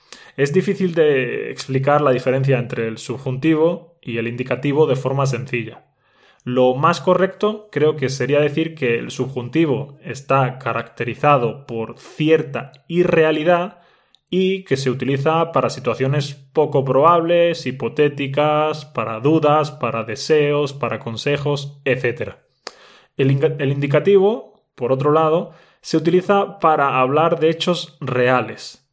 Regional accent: Spain; first language Spanish; Ese nativo soy yo … soy nativo de España.

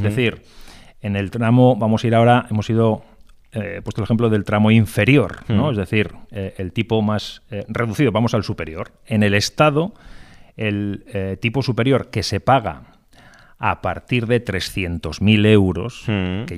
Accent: Burgos, Castile and León, Spain; now in Barcelona, Spain; yo soy de Burgos

